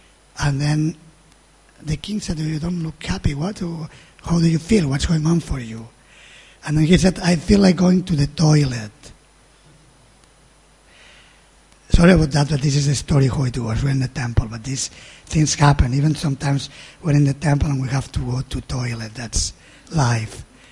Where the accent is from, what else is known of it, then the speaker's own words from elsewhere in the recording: Spain; Maybe we will have again Belgian francs and pesetas. I'm from Spain.